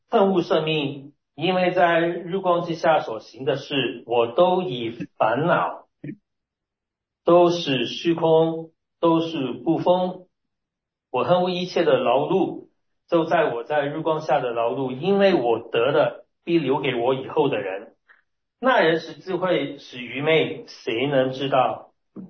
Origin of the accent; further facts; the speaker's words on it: Hong Kong; 我在香港里面呢，我们香港人都很希望，因为经常有台风嘛